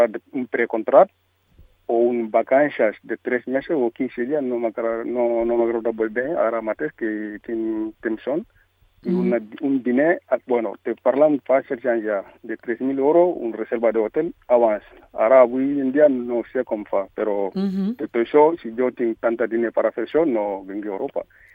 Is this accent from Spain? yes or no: no; Gambia; first language Mandinka; Catalan is a second language; soc de Gàmbia, no és de Gàmbia, un país molt prop de Senegal, perquè jo parlo un llengua que allí tothom parla mandinga, jo soc mandinga.